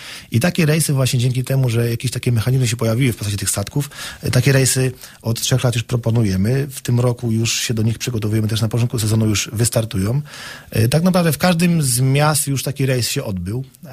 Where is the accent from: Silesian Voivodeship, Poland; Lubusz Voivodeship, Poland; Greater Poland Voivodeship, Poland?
Lubusz Voivodeship, Poland; Słubice; jestem ze Słubic